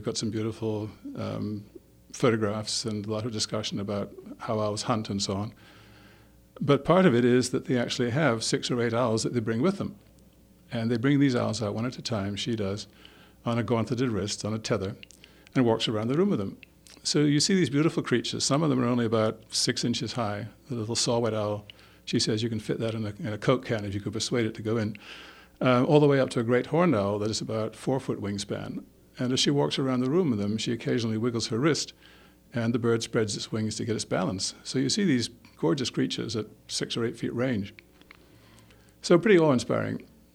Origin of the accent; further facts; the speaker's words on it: Scotland, United Kingdom; born there; moved away as an adult; also born or lived in England; I was actually born in Scotland, educated in England at Cambridge University, studied science and engineering, had a career in engineering, computer software, both technical and management, and came over here about 40 years ago.